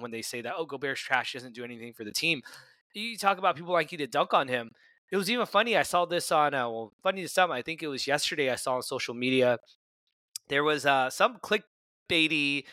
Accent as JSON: {"language": "English", "town": "Sacramento", "region": "California", "country": "United States", "tie": "born or raised there", "said": "but against the Sacramento Kings on Sunday, I was there for that game back in my hometown"}